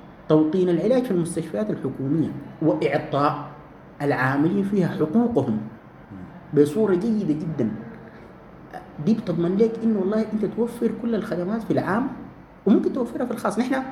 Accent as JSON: {"language": "Arabic", "country": "Sudan", "said": "نحن كسودانيين"}